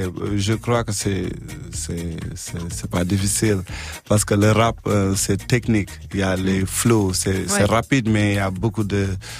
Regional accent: Senegal; Je viens du Sénégal et Sénégal c'est francophone aussi

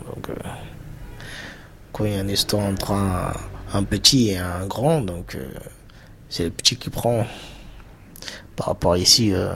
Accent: Île-de-France, France; j'ai 31 ans. Mon enfance, j'étais dans les Yvelines. Moi, j'habitais dans une résidence.

